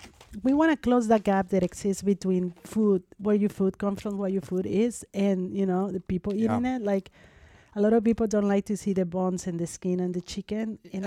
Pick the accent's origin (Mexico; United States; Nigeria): Mexico; Mexico City; I'm from Mexico, I grew up in Mexico City